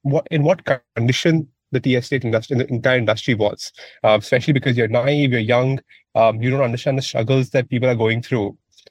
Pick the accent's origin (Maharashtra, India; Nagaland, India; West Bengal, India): West Bengal, India; Siliguri; I was born and brought up in Siliguri, which is a town that falls under the Darjeeling district. And being brought up there, of course, during the first 20 years of my life